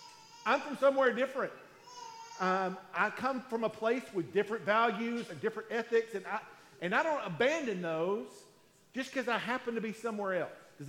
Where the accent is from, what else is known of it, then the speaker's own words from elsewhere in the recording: Manchester, Southern United States, United States; I don't stop being a Southerner. Like, I still hold doors for ladies when I'm in these other places. And I'll still let people go in front of me, and I'll say, excuse me. Or, I'm like, I'm still the same guy on the streets of a major city as I am on the streets of Manchester.